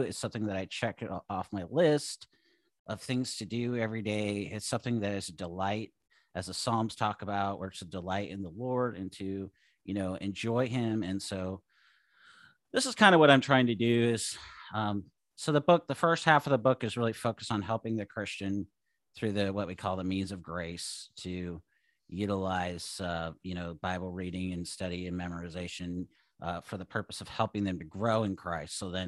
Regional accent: Seattle, Washington, United States; also born or lived in Idaho / California; now in Oregon, United States; I grew up in Seattle, and I guess I've moved from thinking about this. I've lived in Washington for most of my life, and then we lived in Idaho.

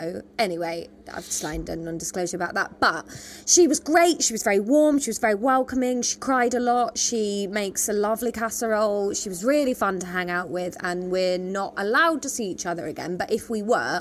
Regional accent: Taunton, South West England, United Kingdom; Well, Taunton in Somerset, yeah.

